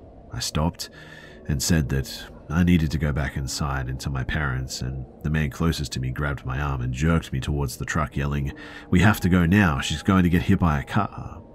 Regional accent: Bosnia & Herzegovina; I'm from Bosnia, Europe.

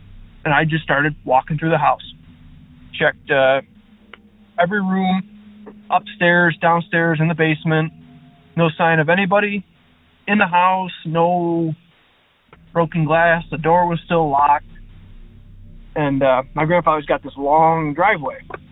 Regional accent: Buffalo, New York, United States; I'm from Buffalo, New York.

